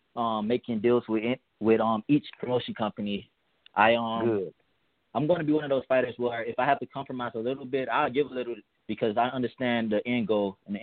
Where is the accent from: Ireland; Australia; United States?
United States; Miami, Florida; Growing up in Miami, Florida, under seeing champions